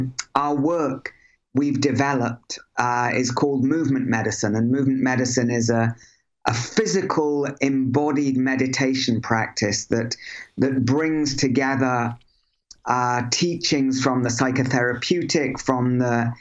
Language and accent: English; Crosby, North West England, United Kingdom; I was born in Crosby, where I believe you lived, and I went to school there as well.